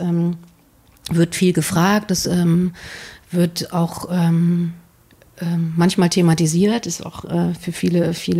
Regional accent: Germany; born or raised there; also born or lived in West Germany

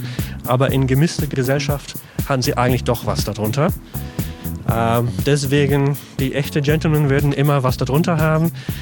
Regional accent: Scotland, United Kingdom; German is a second language; das trägt man mit Vergnügen als stolze Schotte und sieht immer gut aus, finde ich.

